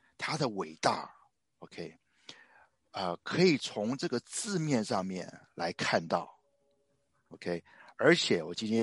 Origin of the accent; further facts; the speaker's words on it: China; 对于我们中国人来讲爱就是很简单